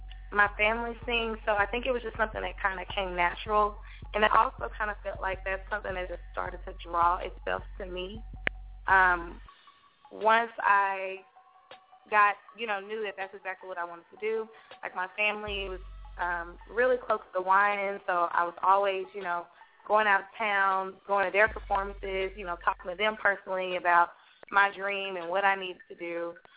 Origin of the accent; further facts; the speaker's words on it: Dallas, Texas, United States; Man, having a great day here in my hometown of Dallas.